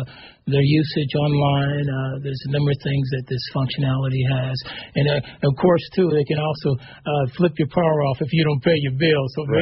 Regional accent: Santa Clarita, California, United States; I do. I'm actually from the Santa Clarita Valley, which I just took the 5 north to come up here, Interstate 5.

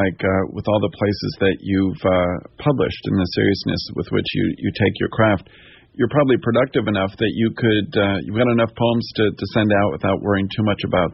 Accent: Washington, District of Columbia, United States; So the fact that I was born and raised in Washington, D.C., do you think that that I could qualify?

